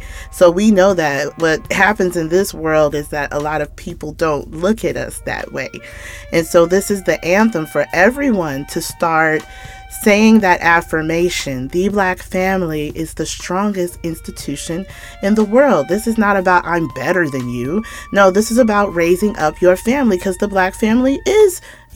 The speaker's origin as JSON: {"language": "English", "town": "Atlanta", "region": "Georgia", "country": "United States", "tie": "born there", "also_born_or_lived": "Kentucky", "lives_now": "Chicago, United States", "said": "I am currently living now in Chicago, Illinois. Here's the story. I was born in Georgia. My parents met in Georgia."}